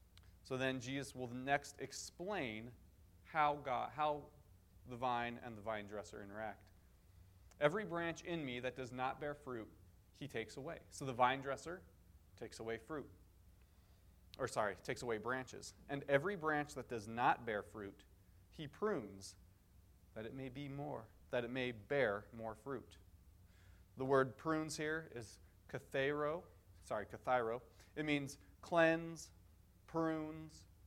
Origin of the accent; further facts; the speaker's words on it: Denver, Colorado, United States; now in Cheyenne, United States; So I am a city boy, right? I was born and raised in Denver, big city. It's over a couple million by now. I loved living in the city. I loved city life.